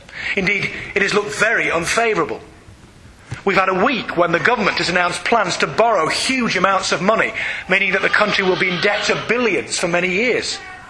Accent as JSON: {"language": "English", "region": "Yorkshire and the Humber", "country": "United Kingdom", "said": "Now, I'm a Yorkshireman too, so perhaps I can joke at my own expense"}